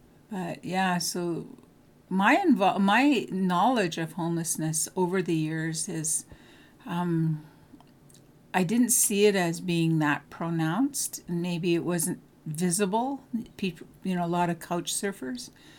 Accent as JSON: {"language": "English", "town": "Smithers", "region": "British Columbia", "country": "Canada", "tie": "born or raised there", "said": "And I'm born and raised in Smithers, so I've been here all my life."}